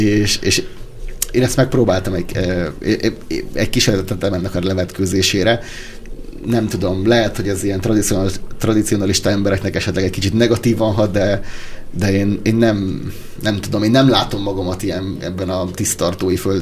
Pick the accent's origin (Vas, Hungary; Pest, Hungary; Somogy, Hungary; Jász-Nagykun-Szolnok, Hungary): Pest, Hungary; Üröm; hát én Budapest mellett nevelkedtem, tehát én ürömi vagyok